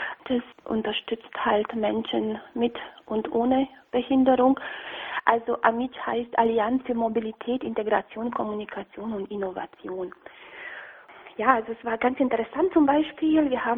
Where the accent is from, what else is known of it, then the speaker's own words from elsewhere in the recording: Romania; German is a second language; ich komme aus Rumänien, und in Rumänien, wenn man behindert ist, dann ist es halt so, man kommt oft nicht aus dem Haus